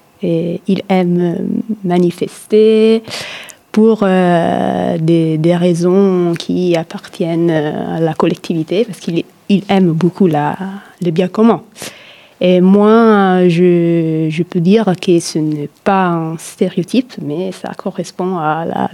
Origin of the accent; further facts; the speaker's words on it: Rome, Lazio, Italy; French is a second language; now in France; je suis l'assistante d'Italien pour cette année scolaire. Et je viens de Rome.